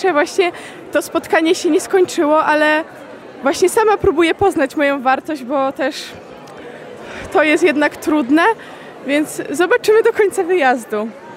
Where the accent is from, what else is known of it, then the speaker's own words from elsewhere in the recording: Rzeszów, Subcarpathian Voivodeship, Poland; Mam 17 lat i jestem z Rzeszowa.